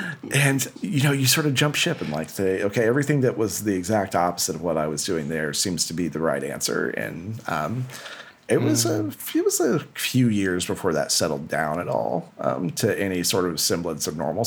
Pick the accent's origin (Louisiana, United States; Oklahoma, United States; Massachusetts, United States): Oklahoma, United States; Glencoe; I was, but also Stillwater, Oklahoma was 15 minutes away from my hometown.